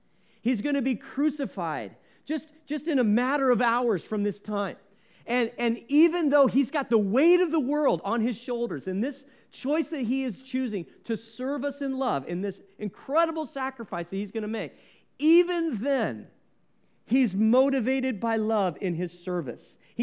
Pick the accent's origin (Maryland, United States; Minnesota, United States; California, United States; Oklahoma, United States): California, United States; San Francisco; I'm from San Francisco, and there's sort of a local lore legend of a guy actually in the 1800s